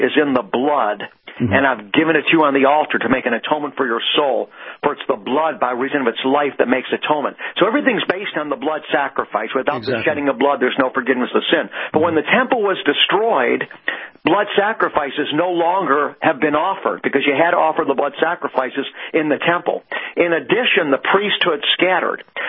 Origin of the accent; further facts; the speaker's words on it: Beechwood, Ohio, United States; So I grew up in a very culturally Jewish neighborh